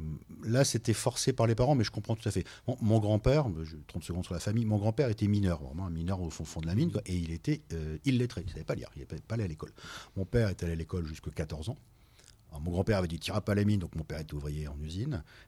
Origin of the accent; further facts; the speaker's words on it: Hauts-de-France, France; accent: Nord; now in Faches-Thumesnil, France; J'habite à Fâche-du-Ménil depuis une petite dizaine d'années. J'habitais avant à Ronchin. Voilà. Et sinon, je viens du fin fond du Valenciennois. Donc, je fais un gros effort pour ne pas sortir mon gros accent du Nord, parce que j'en ai un.